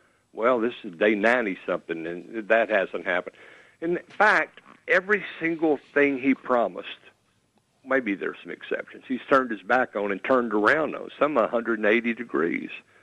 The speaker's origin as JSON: {"language": "English", "region": "the South", "country": "United States", "accent": "Southern", "said": "Southerners liked him, and he had our accent, although it had the Arkansas tinge to it, but he had our accent."}